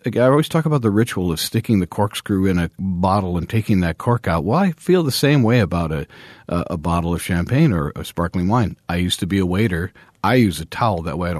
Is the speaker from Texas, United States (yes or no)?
no; Ohio, United States; Oregon, upstate New York, my home state of Ohio.